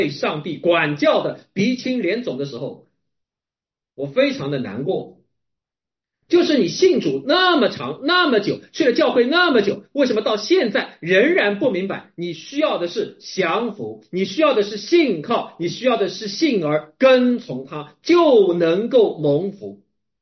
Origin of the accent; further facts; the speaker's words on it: China; 作为一个中国人，作为一个中国基督徒